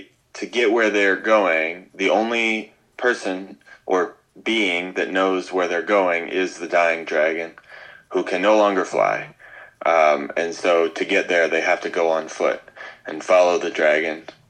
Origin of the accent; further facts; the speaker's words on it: Spokane, Washington, United States; Spokane, Washington.